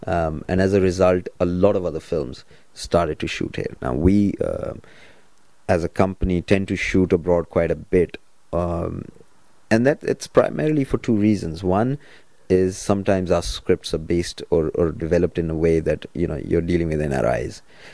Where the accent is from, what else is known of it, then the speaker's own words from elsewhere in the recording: United Kingdom; we are British, we are British Asians. And part of being British Asian is that we will basically not let go of who we are, but we will still be a part